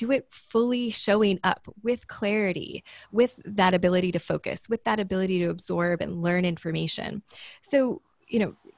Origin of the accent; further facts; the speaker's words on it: Hawaii, United States; I am from Oahu